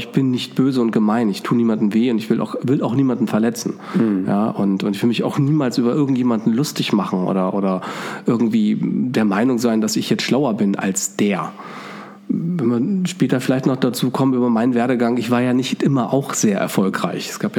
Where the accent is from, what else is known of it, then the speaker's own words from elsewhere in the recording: Oldenburg in Holstein, Schleswig-Holstein, Germany; Ich bin Schleswig-Holsteiner, ich bin an der Ostsee groß geworden.